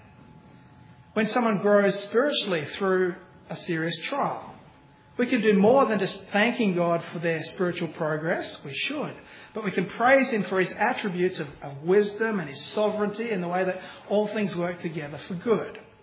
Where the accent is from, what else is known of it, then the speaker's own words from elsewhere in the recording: Australia; I don't know if it's because we're Australian and we're too laid back.